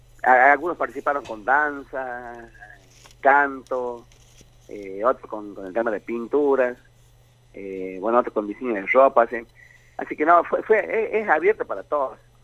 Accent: Argentina; nosotros como argentinos

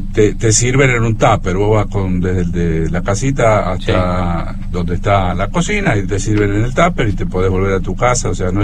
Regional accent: Argentina; donde todos somos argentinos y argentinas

